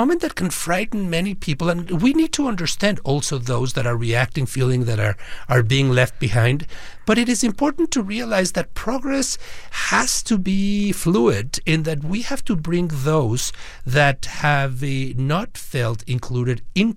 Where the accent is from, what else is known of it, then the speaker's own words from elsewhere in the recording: Mexico; I grew up in Mexico in a small minority a part of a Jewish community of immigrants from Poland and Ukraine.